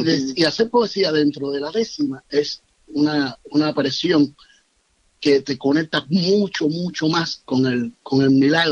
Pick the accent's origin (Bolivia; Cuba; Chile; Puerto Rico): Cuba; Matanzas; En Matanzas, yo nací en Matanzas, en lo que se llama la ciudad de Matanzas